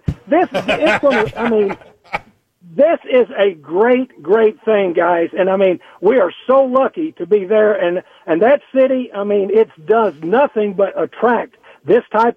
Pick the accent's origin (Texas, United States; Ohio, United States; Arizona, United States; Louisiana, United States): Texas, United States; As I said, of course, I grew up in Texas, and once I finally was able to get back to Nashville